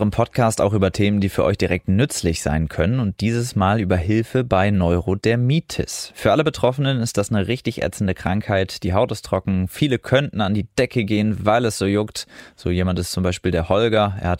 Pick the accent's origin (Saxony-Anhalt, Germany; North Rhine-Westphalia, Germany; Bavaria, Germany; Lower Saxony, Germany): Lower Saxony, Germany; Hanover; ich komme ja aus Hannover, ne?